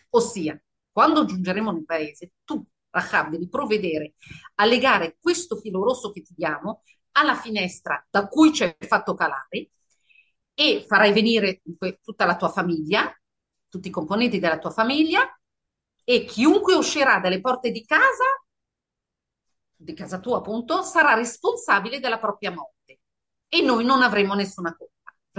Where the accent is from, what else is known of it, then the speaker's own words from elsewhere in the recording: Milan, Lombardy, Italy; also born or lived in Paris / Israel; sono cresciuta in Via Guastalla, ho studiato a Parigi, in Israele, insomma ho fatto un po' il giro del mondo e 18 anni fa sono tornata a Milano.